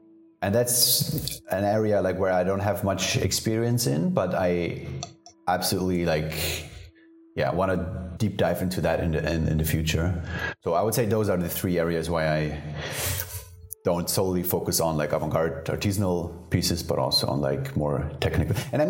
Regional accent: Munich, Bavaria, Germany; Which is, yeah, which is not my side, even though I'm from Munich, but yeah.

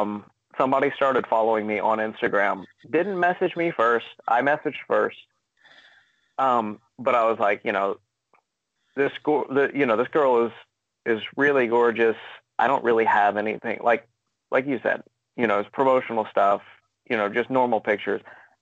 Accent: Georgia, United States; But I was like, all right, you know, I'm from Georgia.

